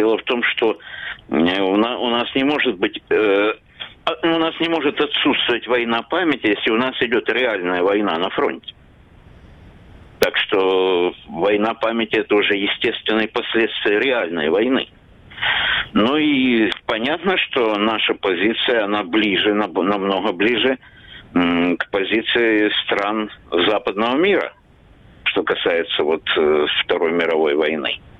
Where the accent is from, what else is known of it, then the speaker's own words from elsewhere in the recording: Sevastopol, Ukraine; поеду к себе домой в Севастополь, потому что я севастополец в 4-м поколении, а крымчанин в 9-м.